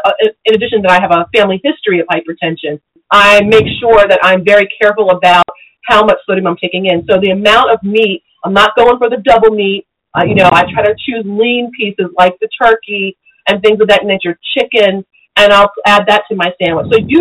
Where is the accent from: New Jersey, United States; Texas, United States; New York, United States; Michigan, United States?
New Jersey, United States; You know, I'm from South Jersey, so we do that all the time.